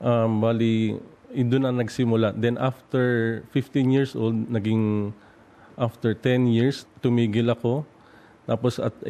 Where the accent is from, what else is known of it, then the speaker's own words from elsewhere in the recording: Pasig, Metro Manila, Philippines; now in Sydney, Australia; Bali, taga-Pasig ako.